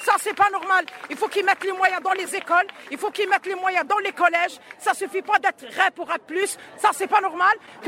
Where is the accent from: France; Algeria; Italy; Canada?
Algeria; Moi, je suis en Algérie, je suis grandie en Algérie, mes enfants sont des Français, mon mari est français, je suis française par naturalisation